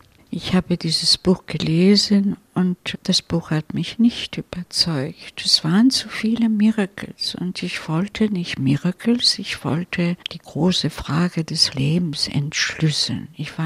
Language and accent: German; Italy; German is a second language; ich bin Italienerin und trotzdem evangelisch. Ich bin eine Waldenserin, eine von diesen Ur-Protestanten.